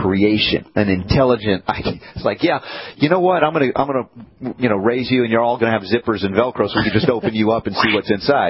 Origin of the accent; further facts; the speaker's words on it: New York City, New York, United States; moved away; also born or lived in Southern US; Well, I was honorary because I was born in New York City, right? New Yorker. Look out. But I became a Southerner, grown up 30 years in the South.